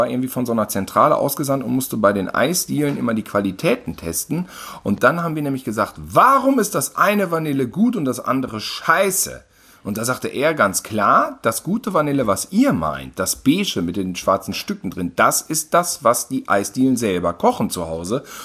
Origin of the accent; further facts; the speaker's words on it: Cologne, North Rhine-Westphalia, Germany; ich komme aus Köln, bin manchmal hier bei meinen Eltern